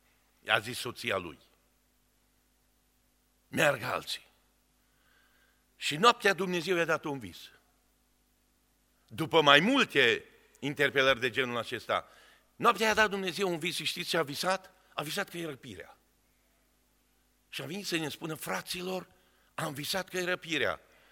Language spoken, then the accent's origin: Romanian; Romania; born there; ne-am născut în România.